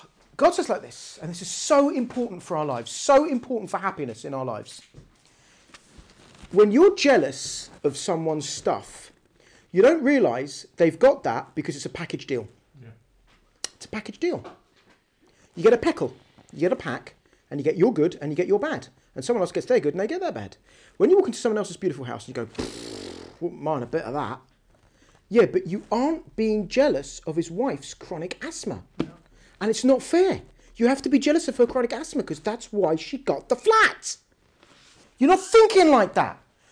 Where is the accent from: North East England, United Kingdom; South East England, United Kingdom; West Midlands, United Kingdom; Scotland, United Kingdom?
South East England, United Kingdom; Brighton; Apparently, I grew up in Brighton, so I grew up with the sea air